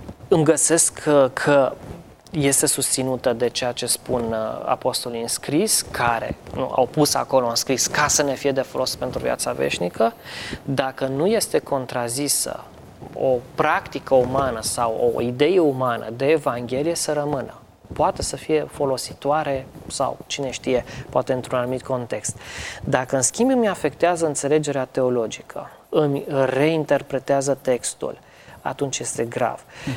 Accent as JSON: {"language": "Romanian", "town": "Brașov", "region": "Brașov County", "country": "Romania", "tie": "born or raised there", "said": "Eu sunt brașovean. Am crescut cu ideea Tâmpei, nu, orașul de sub Tâmpa."}